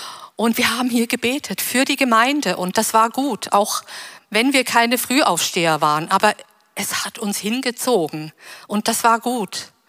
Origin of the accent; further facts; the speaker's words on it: Switzerland; Das hatte ich noch nie vorher, weil ich bin ja Schweizerin.